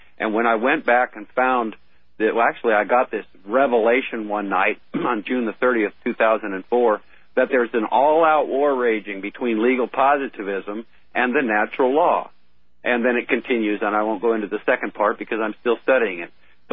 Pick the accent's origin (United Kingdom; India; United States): United Kingdom; England; it's pronounced Henri Saint-Simon in French, but we're not French, we're English.